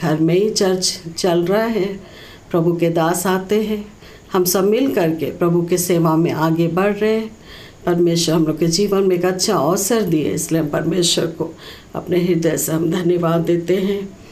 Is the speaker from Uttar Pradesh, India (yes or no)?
no; Jharkhand, India; हम झारखंड के रहने वाले हैं और हम एक नामधारी मसीह में परिवार में थे और नामधारी चर्च में हम जाते भी थे